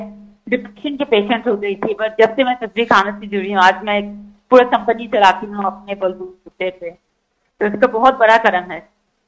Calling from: Hong Kong; جی میں Hong Kong سے بات کر رہی ہوں.

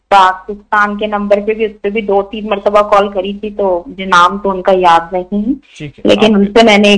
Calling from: Melbourne, Victoria, Australia; मैं ऑस्ट्रेलिया से बात कर रही हूँ, मेलबर्न से ना।

